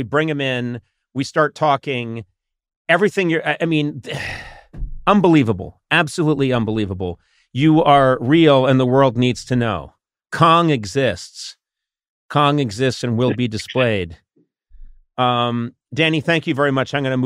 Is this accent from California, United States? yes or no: no; Brookline, Massachusetts, United States; I'm from Brookline, Mass.